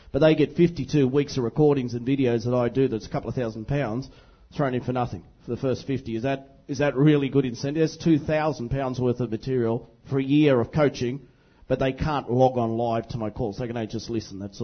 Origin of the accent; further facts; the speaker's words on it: Australia; now in Thailand; I'm from Australia, as you know.